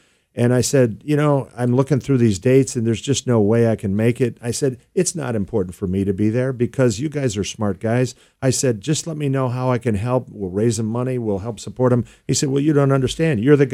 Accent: San Diego, California, United States; Well, sure. Born and raised in San Diego, second generation San Diego.

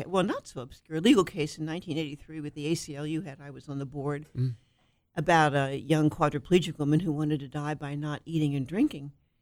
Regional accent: Philadelphia, Pennsylvania, United States; also born or lived in Chicago; now in San Diego, United States; I'm from Philadelphia. And I finally migrated to San Diego after 3 years in Chicago, 3 winters in Chicago, let's put it that way.

